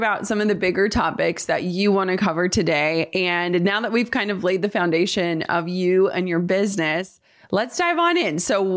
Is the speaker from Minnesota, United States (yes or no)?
yes; Minnesota, United States; I always laugh when I tell people I'm from Minnesota because we're from northern Minnesota. And they'll always say, "You don't sound like you are."